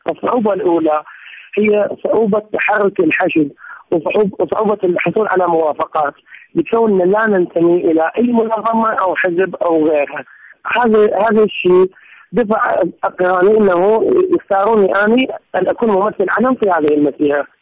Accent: Iraq; born there; انا مواليد 87، يعني انا من ولدت كانت اكو في العراق حرب

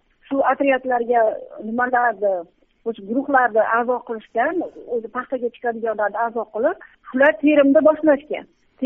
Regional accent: Fergana, Fergana Region, Uzbekistan; Farg'onadanman, jurnalistman.

